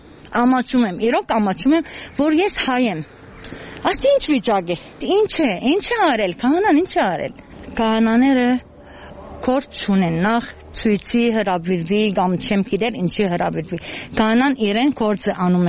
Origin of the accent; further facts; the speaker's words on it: Ashtarak, Aragatsotn, Armenia; ես աշտարակցի եմ